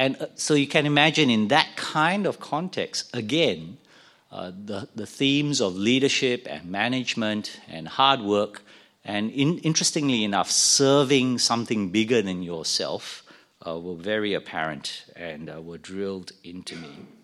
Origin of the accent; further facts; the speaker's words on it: Malaysia; one of the earliest memories I have growing up in Malaysia